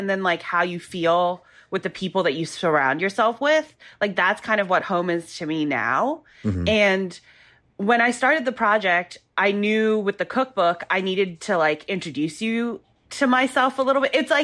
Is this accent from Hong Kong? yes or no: yes; Hong Kong; also born or lived in Singapore / Indonesia; now in United States; So I was born in Singapore and I grew up in Hong Kong and Indonesia. And then I came over here for college in Savannah, Georgia, which it's a big move and a really funny move.